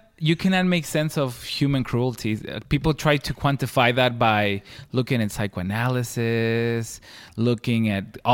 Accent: Ciudad Juárez, Chihuahua, Mexico; From Juarez. Mm-hmm.

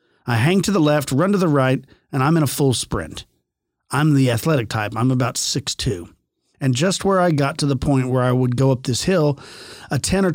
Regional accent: New York, United States; I was just sitting there, 17 years old, and I'm not scared of much, especially growing up in New York.

